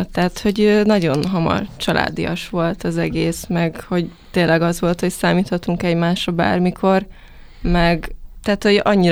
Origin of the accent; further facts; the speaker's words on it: Székesfehérvár, Fejér, Hungary; mert én székesfehérvári vagyok, és mondta, hogy gyere le Miskolcra.